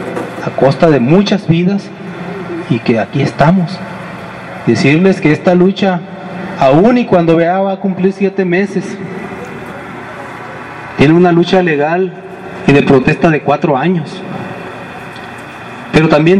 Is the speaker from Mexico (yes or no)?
yes; Sonora, Mexico; como hermanos sonorenses, como hermanos mexicanos, tenemos que buscar las alianzas